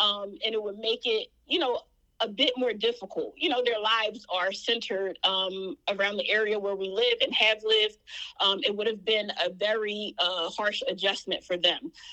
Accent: Philadelphia, Pennsylvania, United States; Yeah, and, you know, that's where I come from. I'm from West Philly.

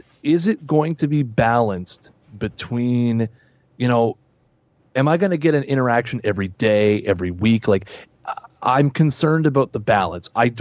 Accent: Canada; I usually choose NHL because I'm the Canadian.

